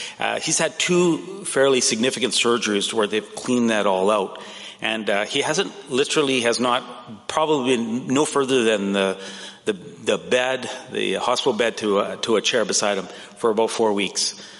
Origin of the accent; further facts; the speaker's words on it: Sudbury, Ontario, Canada; And some of you know I'm from Sudbury, Ontario, which is north of Toronto, around several hours.